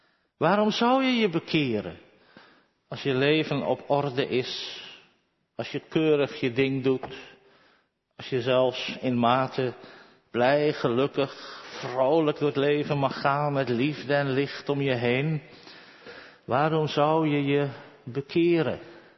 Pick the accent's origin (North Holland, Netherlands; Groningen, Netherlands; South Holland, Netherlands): South Holland, Netherlands; Geboren en getogen in de Alblasse Waard, kennen we de verhalen.